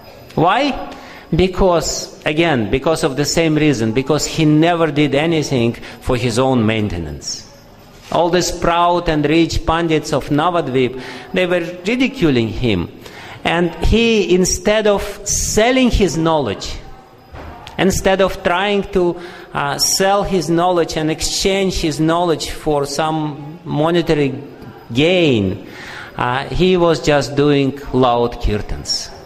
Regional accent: Moscow, Russia; You know, I'm from Moscow, I know what I'm talking about. People in Moscow are horrible people, because it's a rich city.

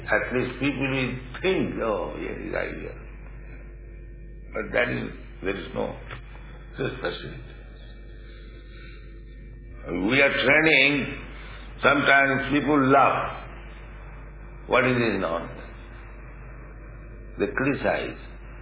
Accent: India; moved away as an adult; now in New York, United States; I came from India alone, New York, 1965.

